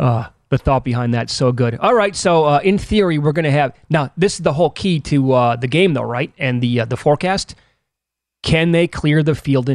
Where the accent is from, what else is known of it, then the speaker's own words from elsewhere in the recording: Midwest, United States; I'm so we're both from the Midwest.